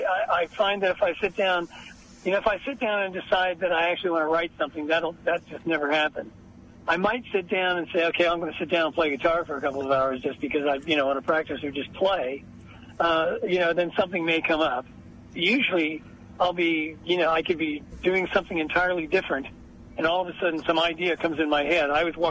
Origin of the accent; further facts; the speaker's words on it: United States; And I said, yeah, but I'm American, like, you know.